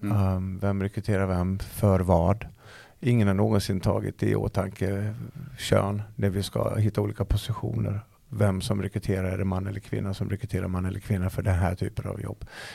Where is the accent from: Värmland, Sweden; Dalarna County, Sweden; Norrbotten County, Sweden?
Dalarna County, Sweden; Falun; När jag var 7 år så satt jag på bordet hemma i Falun, köksbordet med benen i kors.